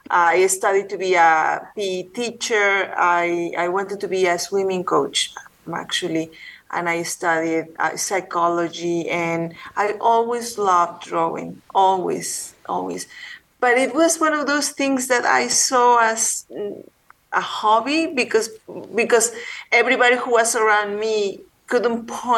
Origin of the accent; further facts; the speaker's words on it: Mexico; moved away as an adult; Well, I was born in Mexico, and I lived in Mexico until I was 25 years old.